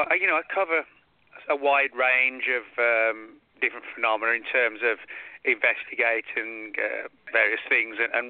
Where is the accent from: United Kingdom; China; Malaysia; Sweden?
United Kingdom; England; now in United States; I'm originally from England, live just outside Dallas, Texas, for about the last 16, 17 years, something like that.